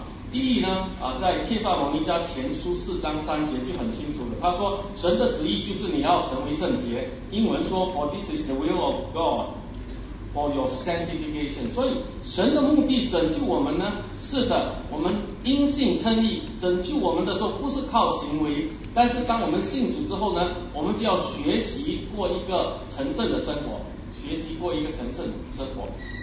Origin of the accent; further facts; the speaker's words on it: China; 所以我们中国人呢，我们讲说穿起龙袍不像太子